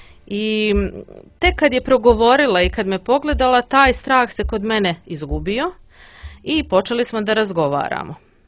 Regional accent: Podgorica, Montenegro; Ja kažem, ja iz Podgorice porijeklom.

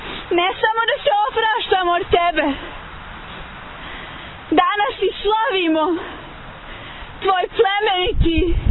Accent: Montenegro; Ovdje kod nas u Crnoj Gori nije uobičajeno da se žene opraštaju.

